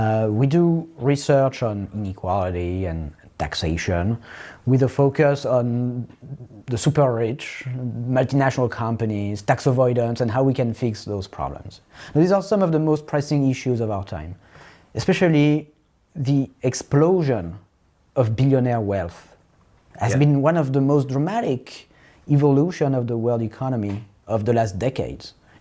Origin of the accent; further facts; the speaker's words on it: Paris, Île-de-France, France; moved away as an adult; also born or lived in Berkeley, United States; now in United States; Well, I grew up in Paris. I did my studies in France. And then I got a job in the US. And so I moved to the US and I lived in Berkeley in the San Francisco Bay Area for about 10 years.